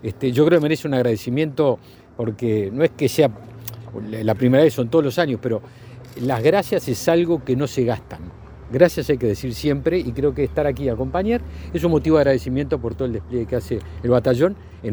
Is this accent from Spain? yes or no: no; Uruguay; Y a mí como ministro me da orgullo, como uruguayo también, de sentir esta comunidad